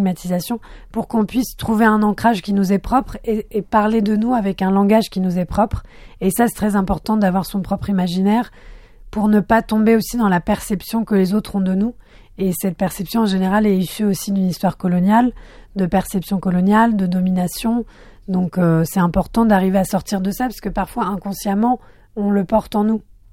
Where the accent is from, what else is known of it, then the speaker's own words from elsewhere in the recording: France; first language Arabic; French is a second language; comme ma mère ne parlait pas français quand j'étais petite, ma première langue... Ma langue maternelle, en fait, était l'arabe. Et puis, comme je vivais en France, le français a vite pris le pas